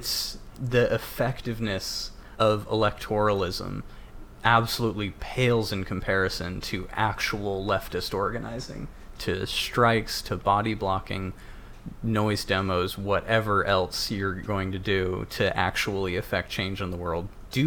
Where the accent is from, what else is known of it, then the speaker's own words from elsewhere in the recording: Boise, Idaho, United States; Yeah, some of them were spotted in my hometown.